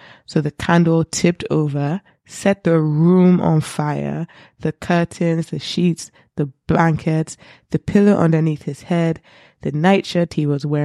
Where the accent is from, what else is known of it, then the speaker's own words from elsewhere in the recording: Nigeria; I love Nigerian women, and like, I love being a Nigerian woman, but being a Nigerian woman in this society is sucky.